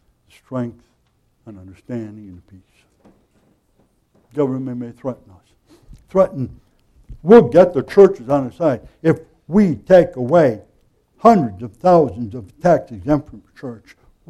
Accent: United States; But basically, I'm an American, you are, we have to pay our taxes.

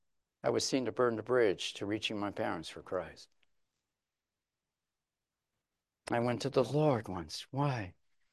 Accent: Kapuskasing, Ontario, Canada; I remember on one occasion when I visited my hometown and visited a man that was interested in the gospel, and unbeknownst to me, he worked with my father in the same pulp and paper mill up there in Kapuskasing in northern Canada.

